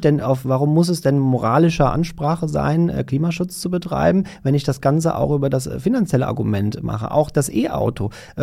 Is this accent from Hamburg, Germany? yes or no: no; Rhineland-Palatinate, Germany; Ich komme selber aus dem Ahrtal, das ja 2021 von der schweren Flut betroffen war.